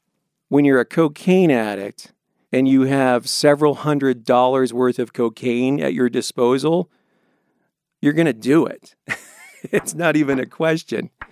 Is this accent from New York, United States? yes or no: no; Longmont, Colorado, United States; I grew up in Longmont, Colorado, and I have a loving family, a large Latino household, parents who loved me unconditionally